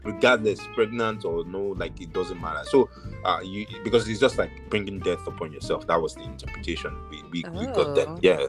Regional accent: Nigeria; growing up in Nigeria

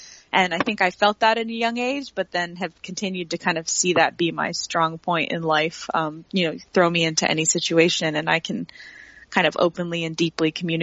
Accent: Florida, United States; also born or lived in Detroit, Michigan; I grew up in the Florida Keys, but I was born just outside of Detroit, Michigan.

